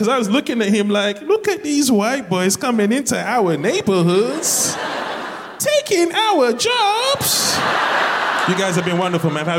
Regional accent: Hackney, London, United Kingdom; I'm from London. I'm actually from Hackney, so I actually walked to this gig.

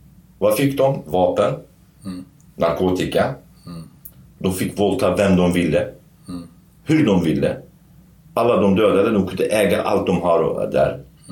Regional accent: Sweden; Eftersom de visste att jag kommer från Sverige

